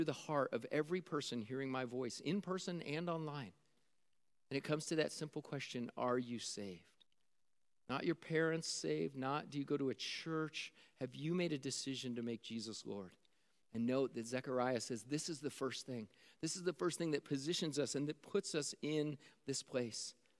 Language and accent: English; Syracuse, New York, United States; I grew up in Syracuse, New York. Okay, I was a Central New York kid growing up.